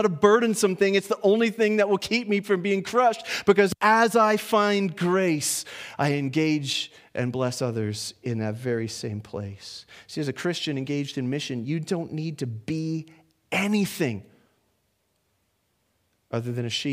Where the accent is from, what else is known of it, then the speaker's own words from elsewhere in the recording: Toronto, Ontario, Canada; when I was a kid, I have all these wonderful memories of coming up to Cookstown, and we came from Toronto.